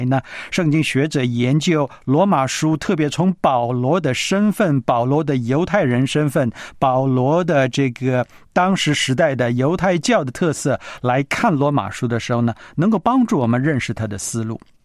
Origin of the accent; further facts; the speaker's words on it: China; 我是个中国人